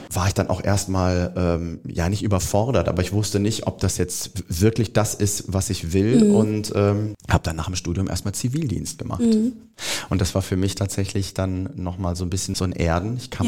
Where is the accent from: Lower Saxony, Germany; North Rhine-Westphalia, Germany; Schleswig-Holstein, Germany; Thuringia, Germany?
North Rhine-Westphalia, Germany; Siegen; born there; weil ich komme gebürtig aus Siegen.